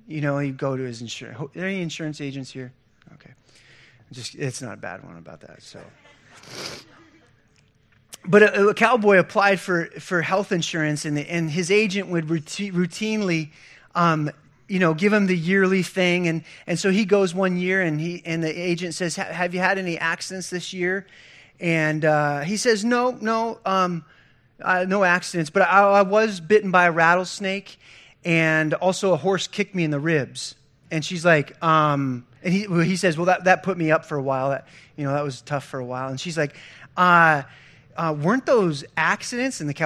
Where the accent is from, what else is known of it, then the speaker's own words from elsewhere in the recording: Pennsylvania, United States; I grew up in Pennsylvania. I grew up on a farm. I was a farm kid. We were poor.